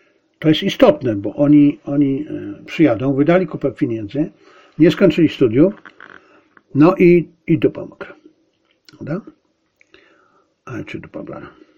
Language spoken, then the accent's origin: Polish; China; Aczkolwiek ja jestem Chińczykiem, no w skrócie mnie to też dotyczy. Ja sobie mogę pozwolić na krytykowanie.